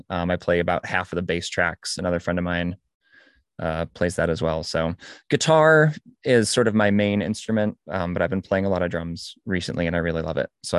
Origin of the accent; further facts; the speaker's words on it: Fredonia, New York, United States; As you say, I'm from Fredonia, grew up going to the Opera House and seeing that whole transformation.